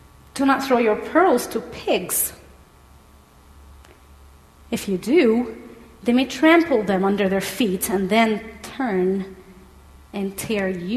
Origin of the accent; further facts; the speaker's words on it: Egypt; trying to figure out where my accent is from, I am from Egypt